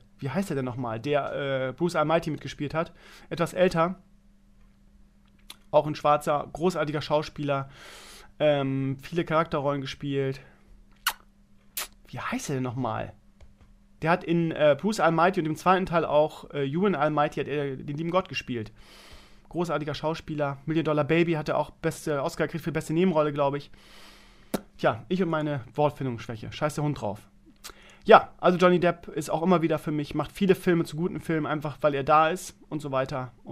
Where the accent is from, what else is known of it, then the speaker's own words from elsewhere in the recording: Bremen, Germany; ich komme aus Bremen-Gröpeling, von daher lässt sich das nicht verhindern.